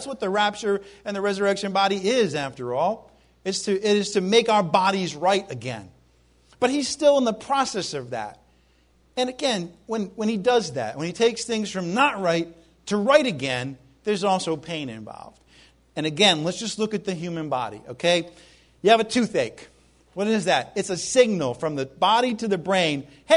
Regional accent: New England, United States; Hey, how about those, I'm from New England, Patriots?

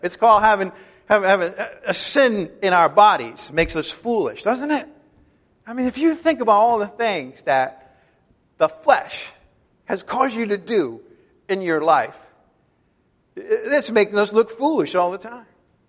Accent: Ireland; In other words, if I'm born Irish, which I was, well, I'm Irish today.

